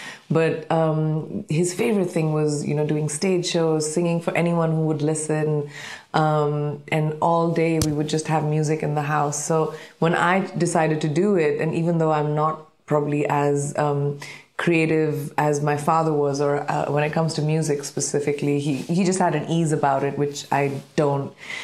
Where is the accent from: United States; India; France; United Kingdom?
India; Jharkhand; born there; I was born in Jharkhand, India, and both my parents were doctors in the military.